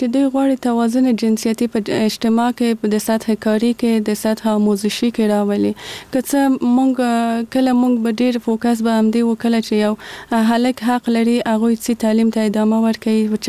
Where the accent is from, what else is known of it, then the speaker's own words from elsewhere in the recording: Kabul, Afghanistan; زه په کابل کې زیږیدلې یم او دلته مې ژوند کړی.